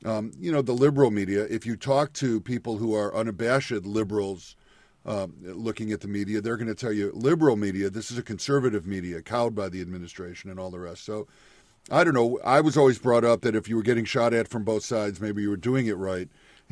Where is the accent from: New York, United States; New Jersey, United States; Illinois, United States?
Illinois, United States; This is central Illinois, and this is supposed to be an area of the country that is, you know, I come from Illinois, so I think it's the true heartland of America